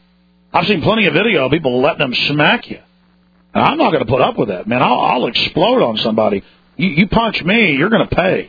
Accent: Dallas, Texas, United States; I used to get a lot of fights growing up in Dallas. It's pretty rough.

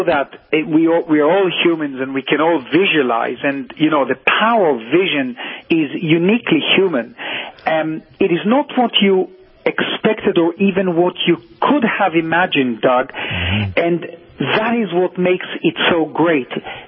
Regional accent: Tel Aviv, Tel Aviv District, Israel; born there; English is a second language; I came from a very small place, Tel Aviv, when I was born in Tel Aviv. It was really a big town.

